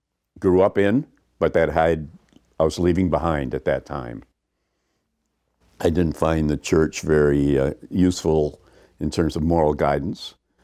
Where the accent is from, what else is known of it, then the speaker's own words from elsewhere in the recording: Syracuse, New York, United States; born there; Well, I was born in Syracuse. My parents were born in Syracuse. I come from an intact middle-class family.